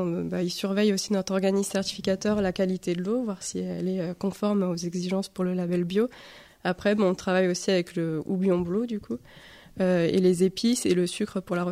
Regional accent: Occitanie, France; also born or lived in Clermont; moi, pour ma part, j'ai grandi en Lozère depuis que j'ai l'âge de 6 ans, en fait.

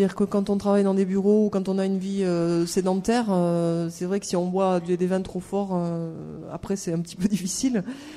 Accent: Occitanie, France; Et je suis originaire de la région de Montpellier, et donc j'ai choisi la viticulture.

